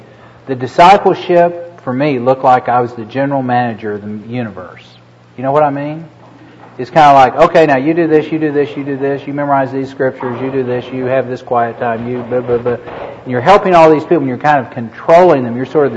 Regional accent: Norman, Oklahoma, United States; I came from the Bible Belt. I thought everybody knew about God, you know. In our town, Norman, Oklahoma, Catholics and Lutherans were rare.

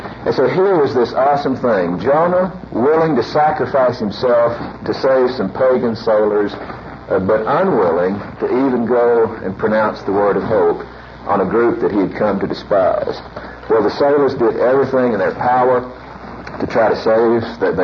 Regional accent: Deep South, United States; as I grew up in the Deep South. I grew up in a home where we always had a black servant who lived in the home.

